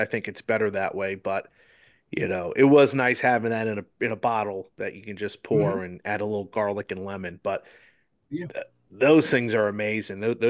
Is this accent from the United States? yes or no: yes; New Jersey, United States; now in Indiana, United States; growing up in New Jersey, being in Indiana